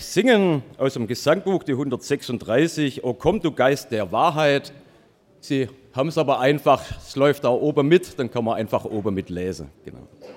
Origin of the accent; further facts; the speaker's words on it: Heiderbach, Baden-Württemberg, Germany; born there; selber auch hier geboren in Heiderbach und dann vor 20 Jahren ausgewandert nach Vorderösterreich, genau ins entfernte Talheim, also so genau ein Berg weiter habe ich es geschafft.